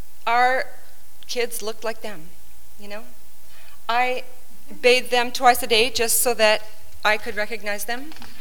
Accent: Philippines; also born or lived in United States / South America; I was born in California, raised in the Philippine Islands, and then I spent the next 25 years in South America.

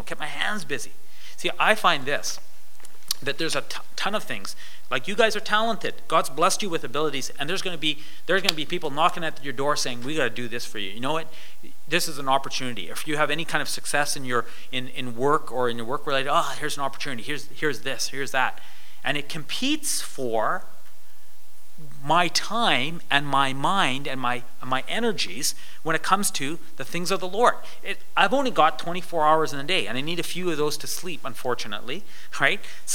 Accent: Winnipeg, Manitoba, Canada; I grew up in Winnipeg

